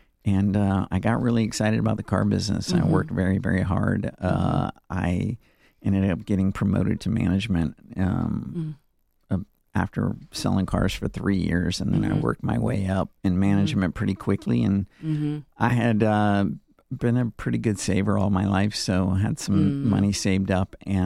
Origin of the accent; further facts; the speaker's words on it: Tampa, Florida, United States; That's where I was born, and I grew up in Tampa.